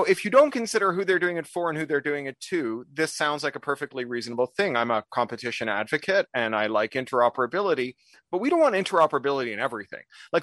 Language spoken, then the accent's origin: English; Toronto, Ontario, Canada; also born or lived in London; now in Los Angeles, United States; I'm a dual Canadian British national, and I moved to Los Angeles from London, and I was born and raised in Toronto.